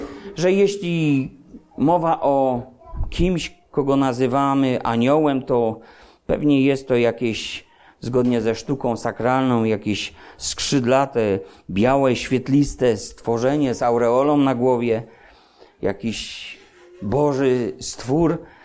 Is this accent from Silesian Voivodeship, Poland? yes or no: yes; Silesian Voivodeship, Poland; No wiecie, ja ze Śląska, morze, a dla niego?